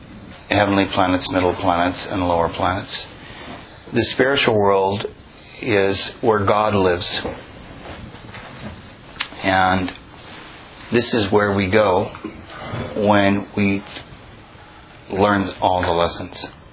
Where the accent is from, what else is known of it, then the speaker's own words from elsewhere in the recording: Canada; I was born and raised in Canada. Not so much there.